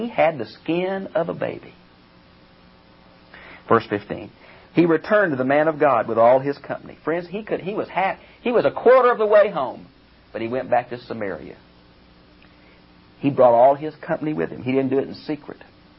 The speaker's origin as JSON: {"language": "English", "town": "Houston", "region": "Texas", "country": "United States", "said": "I'm from Houston, Texas."}